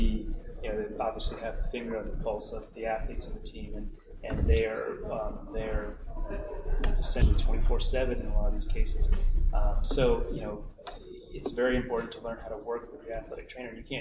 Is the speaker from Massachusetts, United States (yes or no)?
no; Sugar Land, Texas, United States; I grew up in Sugarland area in Houston, so went to UT Austin for my undergrad.